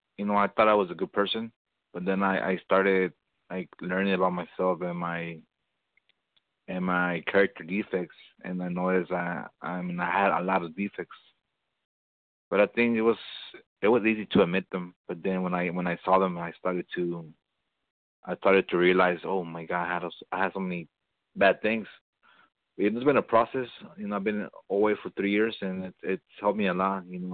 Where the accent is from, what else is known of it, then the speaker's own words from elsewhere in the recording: California, United States; Yeah, my last name is with an A, and I'm from California.